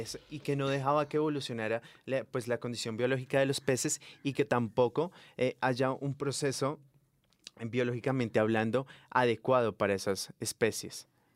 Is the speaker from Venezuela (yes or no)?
no; Colombia; como colombianos